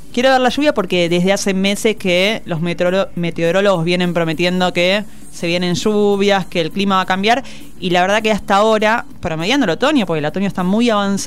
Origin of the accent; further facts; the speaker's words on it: Lavallol, Buenos Aires Province, Argentina; also born or lived in Bernal, Argentina; now in Adrogué, Argentina; Pero yo me crié en Lavallol, yo soy de Lavallol, siempre es mi carta de presentación, ¿no? Soy de la ciudad de las 5L, más allá que vivo en Adrogué hace unos cuantos años.